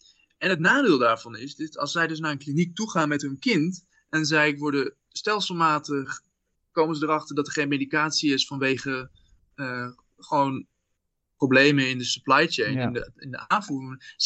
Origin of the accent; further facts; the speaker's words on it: Netherlands; Kijk, ik ben een Nederlandse, witte, hoogopgeleide man die vanuit Nederland dit onderzoek deed.